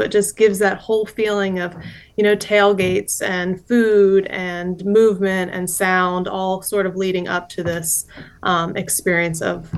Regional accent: Dover, Delaware, United States; bring back sort of nostalgic memories for me of growing up in Dover, hearing Del State's marching band playing as you're, you know, driving down 13. I could hear it from my parents' house growing up

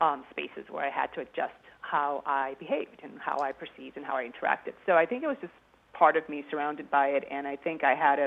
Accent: Boston, Massachusetts, United States; I grew up in Roxbury, which is a historically black neighborhood. And, you know, Boston's a pretty segregated city.

